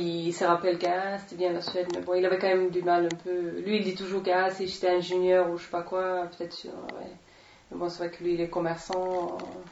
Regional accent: Finland; first language Swedish; French is a second language; now in France; je suis finlandaise. Il y a une minorité en Finlande qui ont la langue maternelle suédoise, un peu comme les Belges ou les Suisses, ou il y a plusieurs.

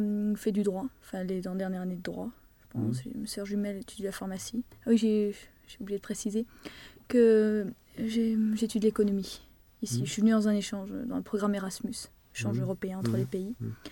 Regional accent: Paris, Île-de-France, France; Enfin, je suis française. J'ai toujours habité Paris. Mes parents, enfin, quasiment, peut-être 2 ans à Bordeaux quand j'étais petite, mais bon, pas de souvenir.

